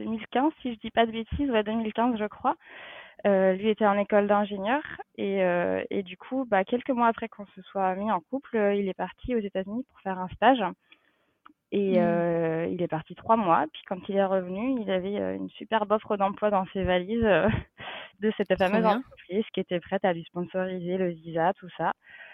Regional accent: Pays de la Loire, France; moi j'arrive d'un petit département qui s'appelle la Sarthe, c'est entre la Bretagne et Paris, c'est pas forcément bien connu

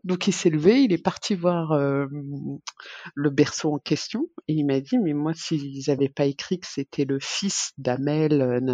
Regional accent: France; accent: French; Elle me dit, vous avez un accent français. Je lui fais, oui, je suis française.

